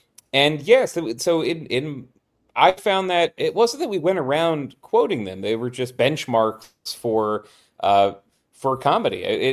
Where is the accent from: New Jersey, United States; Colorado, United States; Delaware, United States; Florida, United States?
Delaware, United States; What did this mean to Methodists in Delaware, where I grew up?